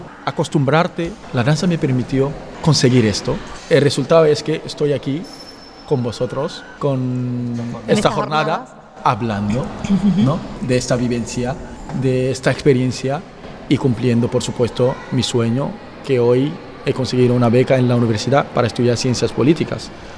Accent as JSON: {"language": "Spanish", "country": "Guinea", "second_language": "Spanish", "moved": "as an adult", "lives_now": "Spain", "said": "Yo soy de Guinea Conakry y llegué en España en el 2019."}